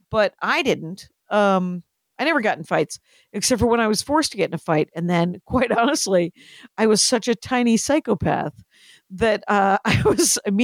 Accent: Wisconsin, United States; In Wisconsin. It shouldn't have happened.

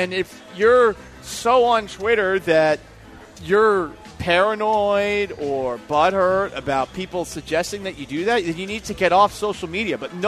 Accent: Massachusetts, United States; I grew up in Massachusetts, also known as Taxachusetts

